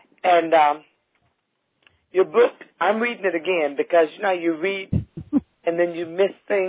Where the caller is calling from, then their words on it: Palm Coast, Florida, United States; Hi, we're calling from Palm Coast, Florida.